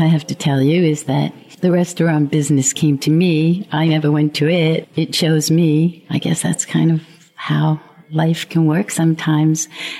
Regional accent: New York, United States; I'm from New York.

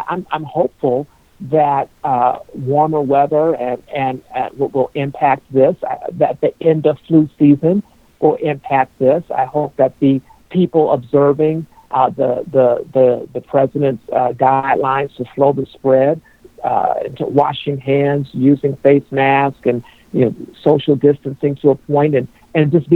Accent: Arizona, United States; I'm originally from Arizona out west

